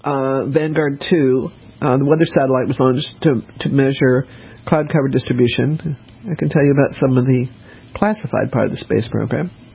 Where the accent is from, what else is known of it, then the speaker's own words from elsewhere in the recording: New England, United States; I lived in Boston for years, and I'm from New England.